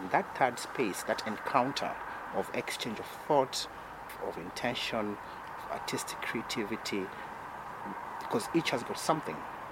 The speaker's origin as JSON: {"language": "English", "country": "Kenya", "moved": "yes", "lives_now": "Denmark", "said": "Originally, yes, I'm from Kenya. And I live here and I consider myself now Danish."}